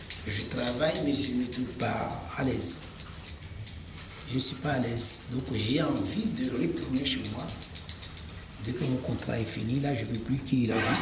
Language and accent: French; Mayotte; je viens de Mayotte.